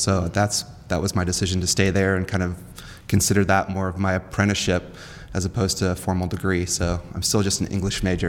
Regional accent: Houston, Texas, United States; also born or lived in New York; Well, I was born in New York, but I grew up in Houston, Texas

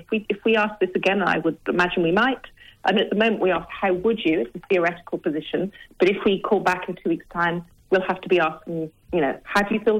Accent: England, United Kingdom; now in Australia; You can tell by my accent, I'm a POM. And I come from a country where voting is not compulsory.

